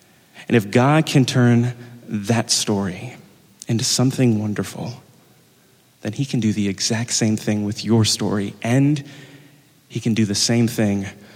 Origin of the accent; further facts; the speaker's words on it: New Orleans, Louisiana, United States; now in New York, United States; I'm from Louisiana, and a musician from my hometown of New Orleans was playing a concert here in New York.